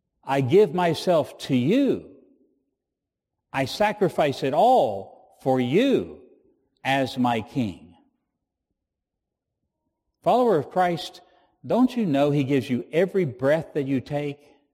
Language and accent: English; Virginia, United States; when I was growing up in Virginia, my grandmother used to use the expression, "when the kingdom comes."